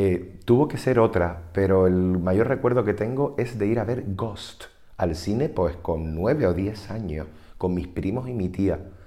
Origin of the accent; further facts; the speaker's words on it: Las Palmas, Canary Islands, Spain; Una es el piso del barrio de Arenales, un piso de 4 habitaciones en el centro de la ciudad de Las Palmas, y la otra era la casa de la playa, que es la casa del barrio marinero de San Cristóbal